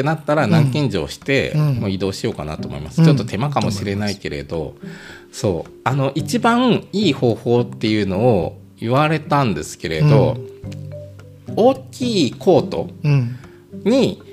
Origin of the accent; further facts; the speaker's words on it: Aichi, Japan; あ同郷ですよとか言って同じ愛知ですとか言って、うん、名古屋じゃないですけどって言っていう話をして